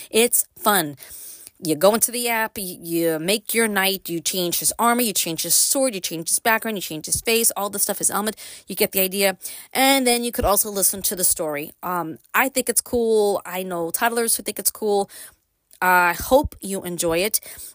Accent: Brooklyn, New York, United States; I grew up in Brooklyn. Yep. I left Brooklyn and yep, I live in upstate and yep, I am glad that I did that.

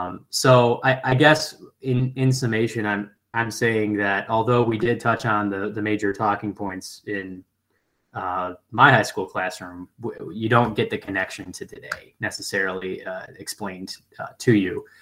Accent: Macomb Township, Michigan, United States; I grew up around Macomb Township, went to Macomb, Dakota High School.

